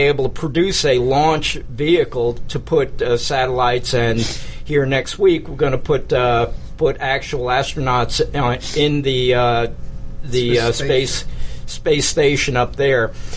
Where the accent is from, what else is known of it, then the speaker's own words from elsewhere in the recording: Long Beach, New York, United States; Born in Spanish Harlem, but grew up on Long Island. I guess you could say I'm from Long Beach.